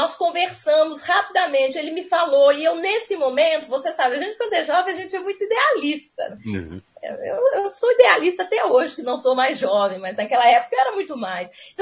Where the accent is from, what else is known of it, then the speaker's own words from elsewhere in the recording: Viçosa, Minas Gerais, Brazil; Eu retornei a Minas, eu sou de Minas, eu sou de Viçosa, eu retornei em casa, fiquei mais alguns meses e depois, em 85, alguns meses depois, eu vim definitivamente e estou aqui até hoje.